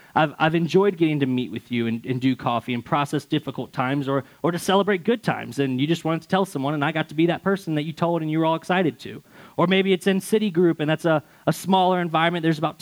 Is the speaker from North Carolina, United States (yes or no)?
no; Chesterfield, Virginia, United States; I was born and raised in Chesterfield, Virginia. It's a small town outside of Richmond, just to give you some perspective.